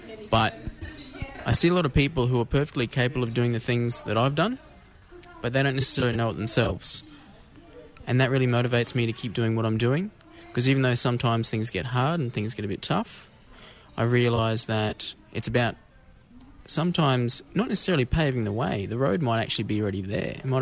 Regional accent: Rockhampton, Queensland, Australia; So I spent the first few years of my life growing up in Rockhampton. So I was born there, as were my mother and father. And then we moved around a fair bit when I was younger, though.

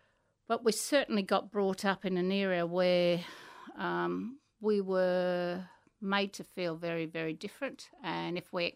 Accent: Queensland, Australia; also born or lived in Darwin; I was born in Darwin, I had quite some years here in Queensland, but around, you know, Charters Towers, Eyre, Home Hill, Townsville. As you know, I mean, I was born in the 50s

